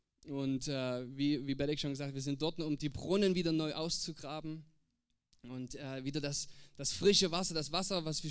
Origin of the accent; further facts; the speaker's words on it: Herrnhut, Saxony, Germany; wir sind aus Herrenhut. Wer kennt alles Herrenhut? Mal sehen. Ungefähr die Hälfte. Also Herrenhut ist ein kleiner Ort ganz im Osten Deutschlands, direkt an der Grenze von Polen und Tschechien. Es sind vielleicht 2000 Einwohner dort, also ein ganz kleiner Ort.